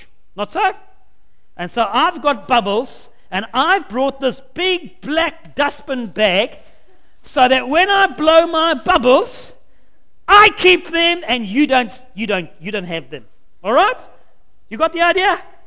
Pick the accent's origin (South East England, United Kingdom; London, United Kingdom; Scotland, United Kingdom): Scotland, United Kingdom; I am a Scotsman.